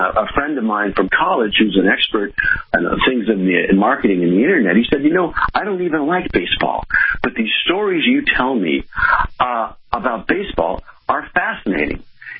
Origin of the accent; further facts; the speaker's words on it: San Francisco, California, United States; it's just been a part of who I am growing up in San Francisco with all the great teams of Willie Mays and Willie McCovey and Juan Marichal.